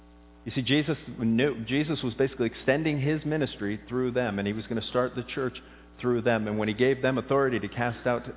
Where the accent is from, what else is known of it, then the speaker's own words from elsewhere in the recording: Florida, United States; It's because I came from South Florida, fished every day.